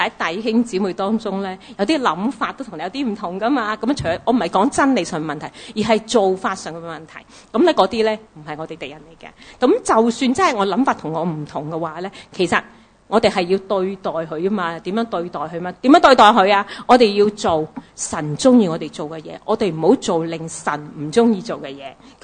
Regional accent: Guangdong, China; 佢我哋廣東人話齋咧，佢把口衰啊。

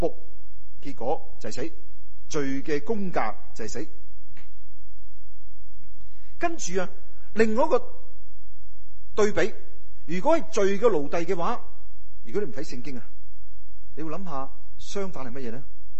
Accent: China; 这个对我们中国人来说应该不陌生了，中国人里面有一些叫卖妹仔

